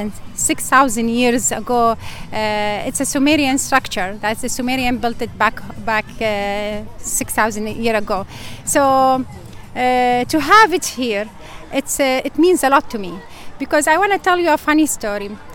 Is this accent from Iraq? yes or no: yes; Iraq; Plus, I'm Iraqi, so I'm from Iraq.